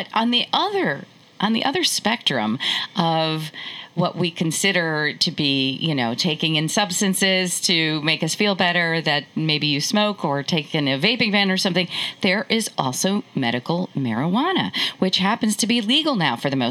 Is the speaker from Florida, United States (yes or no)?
no; Larchmont, New York, United States; internal medicine physician here at White Plains Hospital's Larchmont office, which happens to be my hometown.